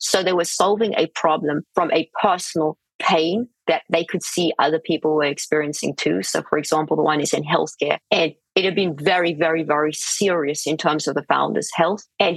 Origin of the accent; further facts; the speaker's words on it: South Africa; It was tough growing up in South Africa.